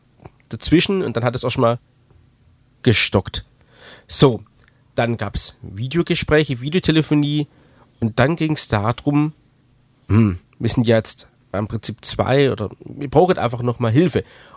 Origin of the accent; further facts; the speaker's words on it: Baden-Württemberg, Germany; ich komme ja aus Baden-Württemberg